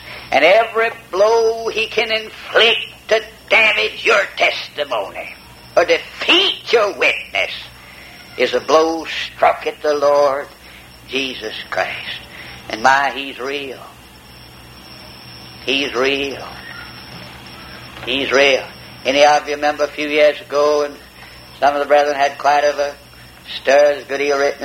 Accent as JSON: {"language": "English", "region": "Alabama", "country": "United States", "tie": "born or raised there", "said": "I went to with my older brother one time to where I was kind of born and raised in Alabama. And I had been away from that about 40 years."}